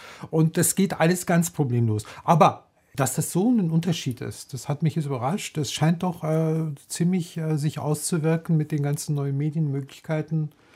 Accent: Berlin, Germany; Vor allem als Berliner

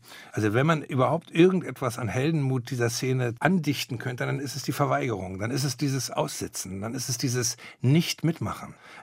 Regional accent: Berlin, Germany; Ich komme ja aus Hirschgarten. Hirschgarten ist so eine Wohnsiedlung, ja, nichtssagend, ohne Kneipen. Also da wohnt man einfach.

